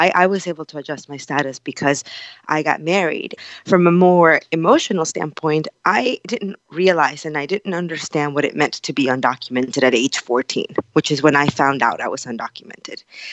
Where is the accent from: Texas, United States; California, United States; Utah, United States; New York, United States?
Texas, United States; And growing up in Texas and learning about the history of Texas, there was this real sense of pride that Texas had gained its independence from Mexico.